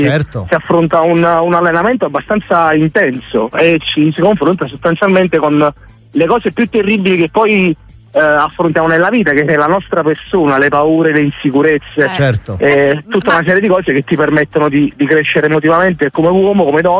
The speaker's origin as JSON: {"language": "Italian", "town": "Barra", "region": "Campania", "country": "Italy", "said": "sono di Barra, originario di Barra."}